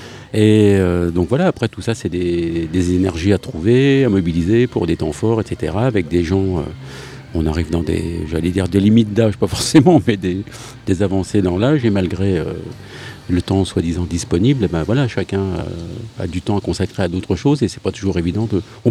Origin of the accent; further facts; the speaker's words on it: Vendôme, Centre-Val de Loire, France; Parce qu'au départ, je suis de Vendôme, moi.